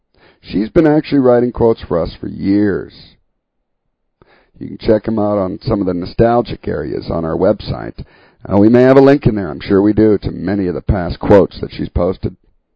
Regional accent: Canada; Being Canadian

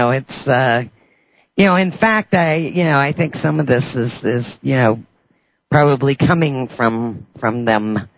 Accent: New Orleans, Louisiana, United States; now in Houston, United States; I grew up in New Orleans. My parents were born in Chicago, and I moved to Houston.

